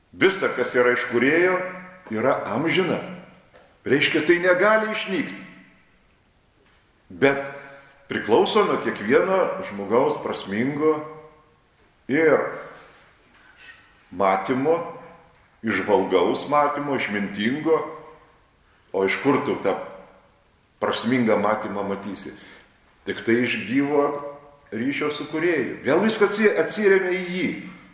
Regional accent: Utena, Utena County, Lithuania; Tai yra būdinga visiems uteniškiam. Aš iš Pautenas.

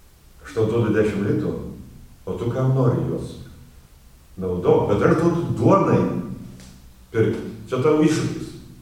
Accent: Dagestan, Russia; Lithuanian is a second language; now in Lithuania; Aš iš Dagestano, Lietuvoje, jau nuo 84 metų, čia žmona yra, dukra jau saugusi, bet jie mane išvarė, dabar aš gyvenu nakvynės namuose

